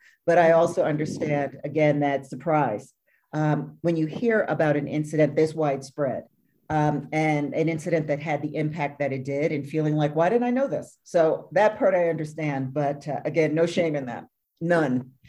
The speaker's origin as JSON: {"language": "English", "region": "New York", "country": "United States", "tie": "born or raised there", "said": "I grew up in New York, and I was going to say some of those elevators are still in operation"}